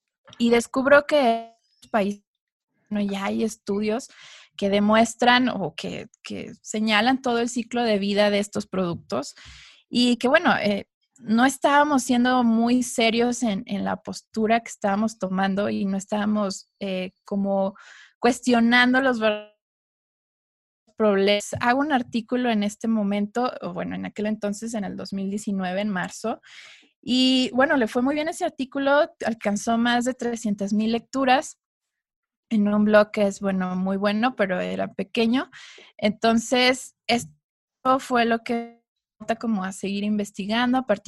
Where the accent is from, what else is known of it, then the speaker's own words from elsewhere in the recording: Coahuila, Mexico; soy economista, soy originaria de Coahuila